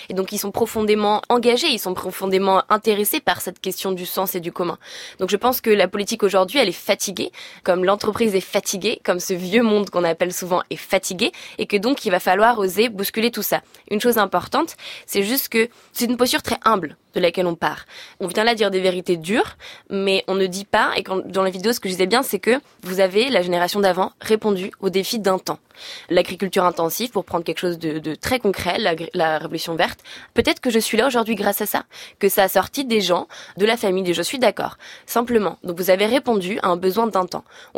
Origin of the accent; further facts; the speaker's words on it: Auvergne-Rhône-Alpes, France; Moi, je viens de Savoie, donc je suis forcément intéressée par le travail d'Éric Piolle à Grenoble parce que ça concerne mes montagnes